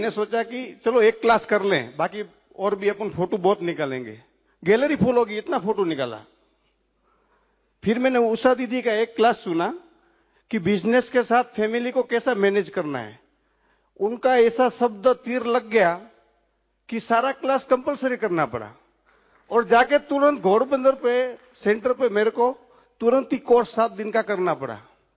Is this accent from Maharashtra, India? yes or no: yes; Thane, Maharashtra, India; मैं महाराष्ट्र से आया हूं, ठाणे से, घोड़बंदर रोड सेंटर।